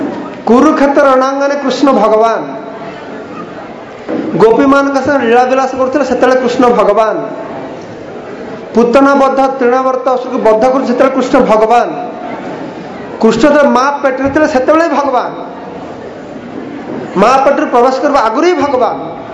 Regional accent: Odisha, India; now in Bengaluru, India; ମୁଁ ବେଶୀ ସମୟ ବେଙ୍ଗଲରେ ରହେ, ମଝିରେ ମଝିରେ ଓଡ଼ିଶା ଆସେ

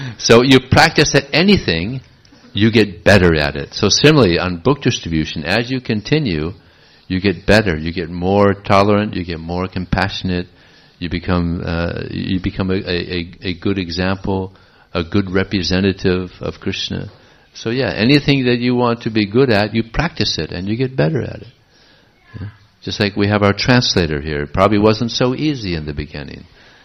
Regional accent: Los Angeles, California, United States; I grew up in Los Angeles

